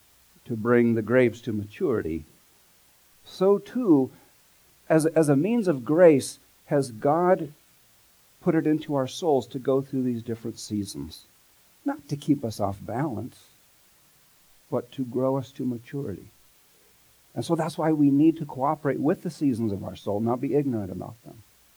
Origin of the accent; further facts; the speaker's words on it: Visalia, California, United States; Now, when I was a kid, I grew up here in the Central Valley down in Visalia.